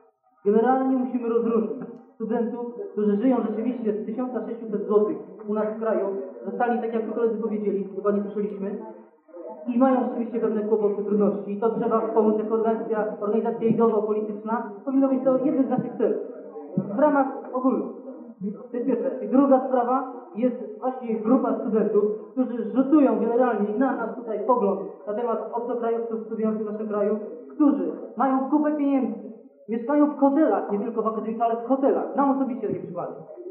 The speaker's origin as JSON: {"language": "Polish", "town": "Lublin", "region": "Lublin Voivodeship", "country": "Poland", "said": "jestem z Lublina"}